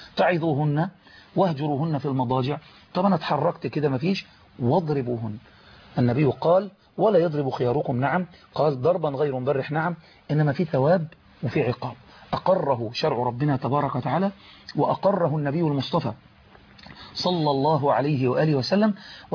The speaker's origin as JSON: {"language": "Arabic", "country": "Egypt", "said": "هو ده العمل الوظيفي عندنا في مصر"}